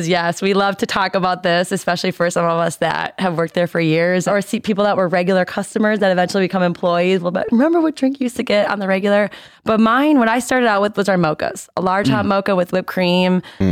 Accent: Wisconsin, United States; accent: Wisconsin; It was crazy because out here, everyone mentions my Wisconsin accent.

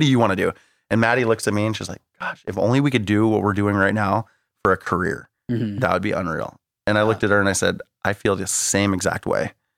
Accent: Medford, Oregon, United States; also born or lived in Hayward, United States; But I say that I grew up in Medford. That was where I really became myself.

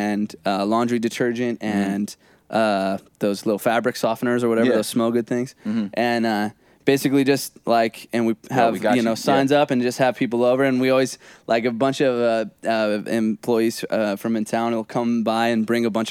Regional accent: Grants Pass, Oregon, United States; I grew up here in Grants Pass, small town

